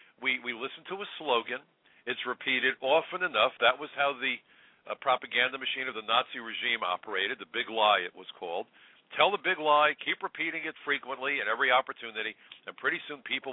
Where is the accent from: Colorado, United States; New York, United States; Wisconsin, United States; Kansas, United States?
New York, United States; I'm a New Yorker. I went to Brooklyn College. You can't be more Brooklyn than that.